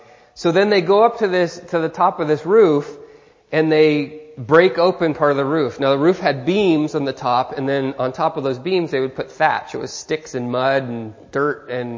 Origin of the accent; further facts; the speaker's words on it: United States; because I'm American, ugly American